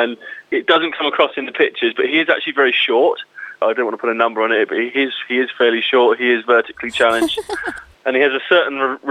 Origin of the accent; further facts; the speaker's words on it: East of England, United Kingdom; Okay, so I am a farmer from Essex.